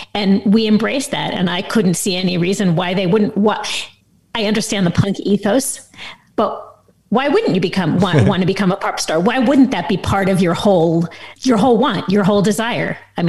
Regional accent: Los Angeles, California, United States; we grew up with this music, but we grew up in Los Angeles.

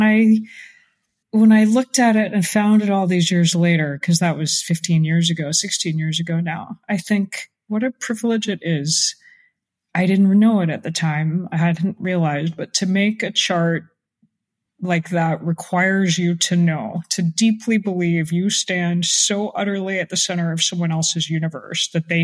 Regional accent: Atlanta, Georgia, United States; the Peachtree Road Race, which I grew up running in Atlanta, where I mostly grew up.

